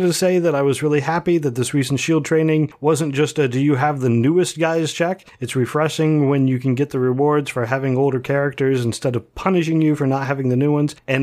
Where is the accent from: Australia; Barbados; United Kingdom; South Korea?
United Kingdom; East of England; Although I grew up in Bedfordshire, and technically I never had one while I was there